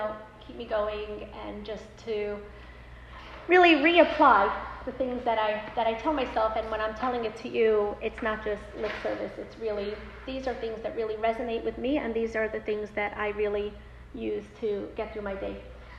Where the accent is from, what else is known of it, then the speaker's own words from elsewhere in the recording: Queens, New York, United States; So I grew up in Queens. So to people in Brooklyn, Queens is out of town.